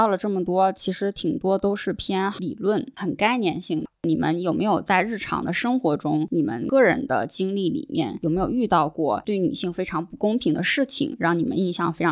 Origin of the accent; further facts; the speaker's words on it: China; 就是我们中国人讲那种阴阳的平衡而已